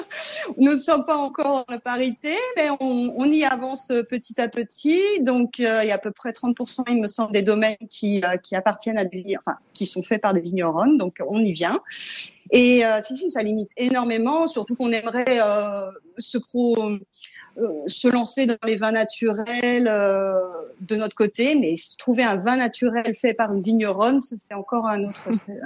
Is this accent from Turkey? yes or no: no; France; now in New York, United States; chez nous en France